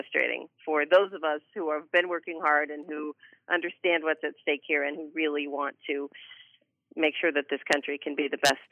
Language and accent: English; New York City, New York, United States; I grew up in New York City, so we had Mayor Trump and Mayor Koch battling it out